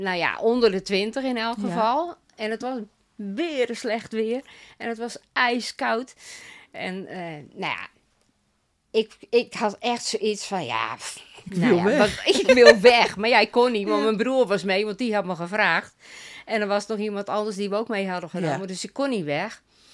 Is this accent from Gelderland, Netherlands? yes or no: no; Friesland, Netherlands; moved away as an adult; now in Dordrecht, Netherlands; Ik kom oorspronkelijk uit Friesland. Daar heb ik tot mijn 35e gewoond. En toen ben ik voor mijn werk hier naar Dordrecht gekomen. Ja. En daar werk ik nu bijna 28 jaar.